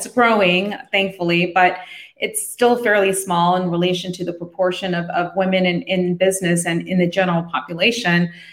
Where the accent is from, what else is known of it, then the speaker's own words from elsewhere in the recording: Tokyo, Japan; I grew up as a tomboy growing up in Tokyo.